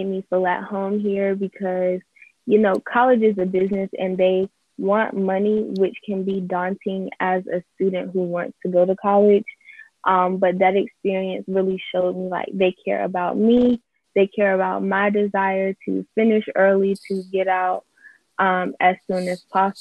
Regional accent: Durham, North Carolina, United States; So I am a fellow North Carolinian. I'm from Durham.

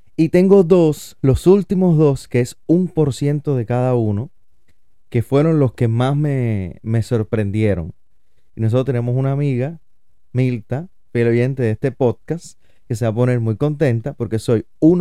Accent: Ecuador

